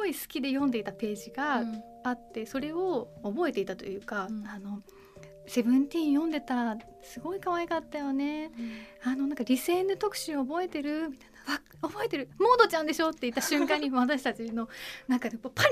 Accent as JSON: {"language": "Japanese", "region": "Toyama", "country": "Japan", "tie": "born or raised there", "said": "自分が富山県っていう地方都市に生まれ育ったってことの2点が"}